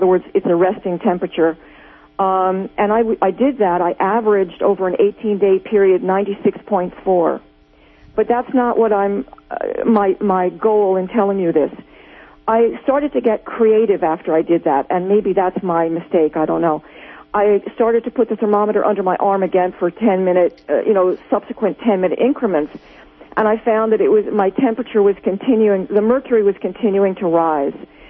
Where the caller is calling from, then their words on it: New Jersey, United States; Hi, I'm calling from New Jersey.